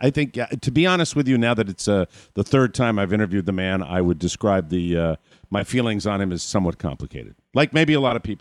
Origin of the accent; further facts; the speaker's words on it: Ireland; But being that I am an Irishman and occasionally that glass not only is half full, but there's a half empty glass there as well